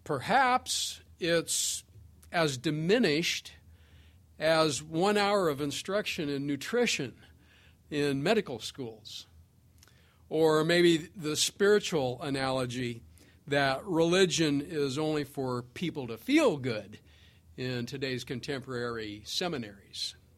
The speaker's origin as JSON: {"language": "English", "region": "Washington", "country": "United States", "tie": "born or raised there", "said": "Being born and raised in Washington, I know a little about the current governor, Jay Inslee"}